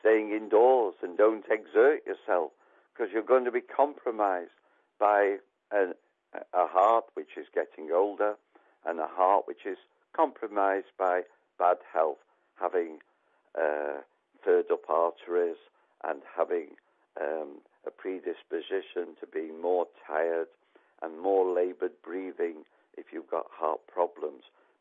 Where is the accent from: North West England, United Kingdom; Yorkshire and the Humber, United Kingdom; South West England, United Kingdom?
North West England, United Kingdom; Blackpool; born there; He's remarking on Blackpool, listeners, because I was born in Blackpool.